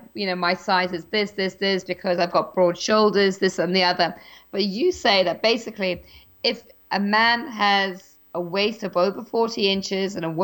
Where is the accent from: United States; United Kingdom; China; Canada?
United Kingdom; England; growing up in England, for me it was never a case of like having like, you know, 5 to 7 meals a day